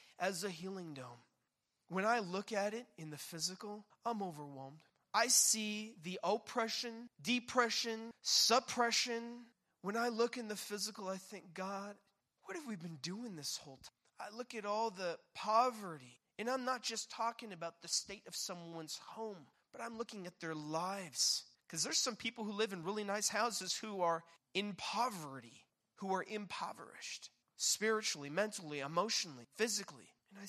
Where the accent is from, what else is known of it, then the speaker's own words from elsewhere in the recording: Hawaii, United States; Years back, I came from Hawaii, and Hawaii has a deep, deep, deep, deep history spiritually of Christianity